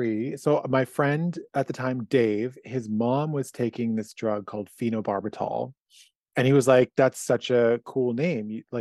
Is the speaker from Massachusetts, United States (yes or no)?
yes; Massachusetts, United States; mind you, I'm from Western Massachusetts originally.